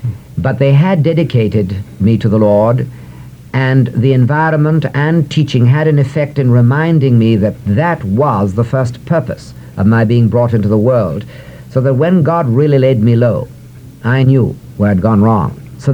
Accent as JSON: {"language": "English", "country": "Angola", "tie": "born or raised there", "also_born_or_lived": "Zambia", "said": "But I lived in Angola, actually on Angola, that troubled land today, for 17 years"}